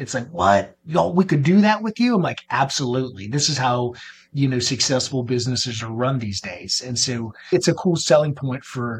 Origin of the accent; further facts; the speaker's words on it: Jacksonville, Florida, United States; I grew up in Jacksonville, Florida by the beach. And so this, like, you know, I was landlocked in Atlanta.